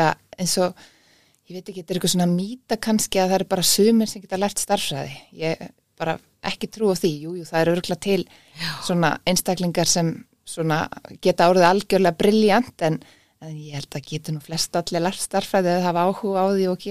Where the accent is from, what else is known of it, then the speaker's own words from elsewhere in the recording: Reykjavík, Capital Region, Iceland; Já, ég fætt 1979 og ég ólst upp í Reykjavík í gamla Vesturbænum á Tungutu.